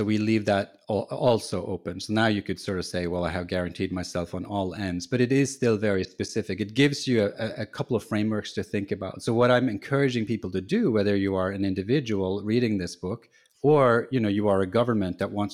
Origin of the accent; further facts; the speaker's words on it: Norway; I'm from Norway. Right now they have sort of canceled the pandemic over there.